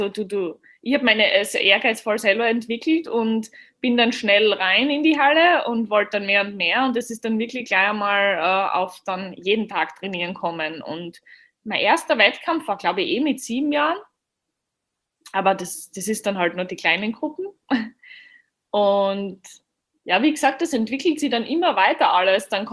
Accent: Austria; Und ich komme aus Österreich.

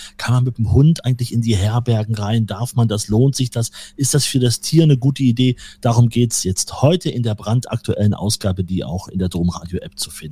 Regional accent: Leipzig, Saxony, Germany; ich bin ja aus Leipzig.

